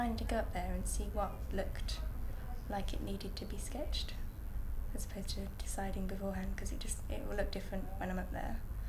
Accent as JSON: {"language": "English", "town": "Birmingham", "region": "West Midlands", "country": "United Kingdom", "tie": "born or raised there", "also_born_or_lived": "Bristol", "accent": "Brummie", "said": "Birmingham. I come from South Birmingham, so Kings Norton. I've pretty much lived there my whole life until I went to Bristol."}